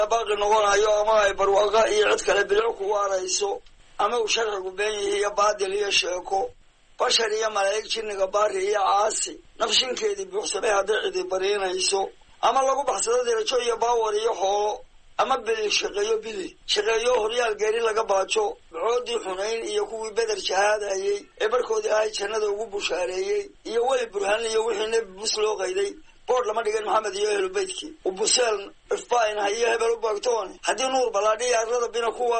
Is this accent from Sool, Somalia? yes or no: yes; Caynabo, Sool, Somalia; also born or lived in Buuhoodle; waxaan ku barbaaray 10 kaal Caynaba iyo agagaarkeeda joogay mooyaane, xoolo dhaqatan ku barbaaray. inta ugu badanna waxaan ku noolaa Balidhiga Alayda, barbaarnimadaydi agagaarka Balidhiga baan ku noolaa iyo agagaarka Buuhoodle labada.